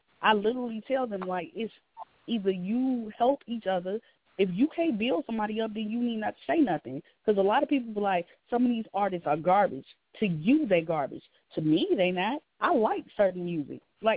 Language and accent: English; Indiana, United States; okay, I'm from Indiana, and I support Indiana and Illinois.